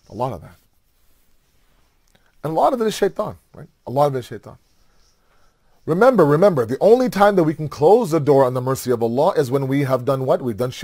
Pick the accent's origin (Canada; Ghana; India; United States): Canada; Toronto, Ontario; Now, if this was 20 years ago, like when I was growing up in Toronto, oh my God, I would have a random uncle grab me and say, sit down.